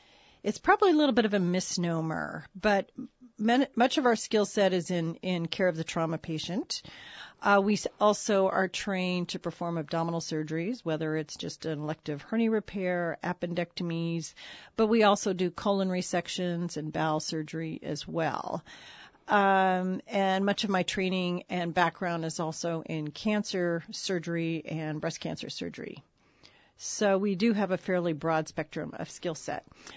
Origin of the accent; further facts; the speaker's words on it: Colorado, United States; also born or lived in North Lake Tahoe; now in Ketchikan, United States; But originally I'm from Colorado, but we did relocate here from the North Lake Tahoe area.